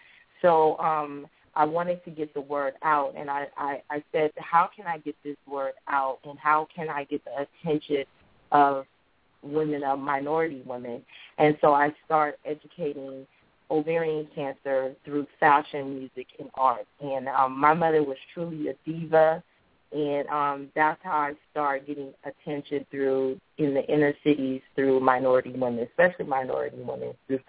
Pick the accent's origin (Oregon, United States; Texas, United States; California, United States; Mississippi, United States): California, United States; Los Angeles; now in New York, United States; I'm originally from Los Angeles, and being in New York is truly an experience